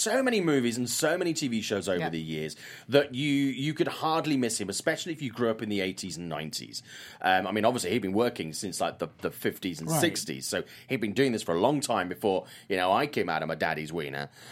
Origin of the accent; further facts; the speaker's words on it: Wales, United Kingdom; when I was a student, I was in my hometown of South Wales.